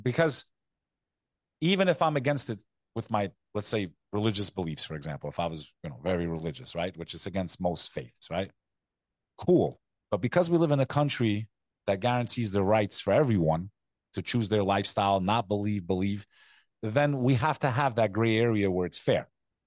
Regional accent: New York, United States; Like, I grew up in New York

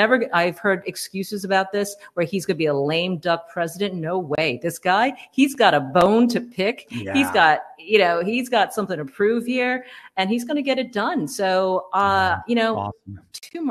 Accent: Queens, New York, United States; I'm from Queens, New York. It's really difficult to be a racist if you're kind of brought up in that kind of environment.

